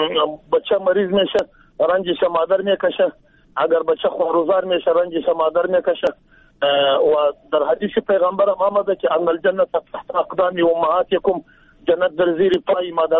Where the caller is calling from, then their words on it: Jowzjan, Afghanistan; پشتون هستم از جوزیان.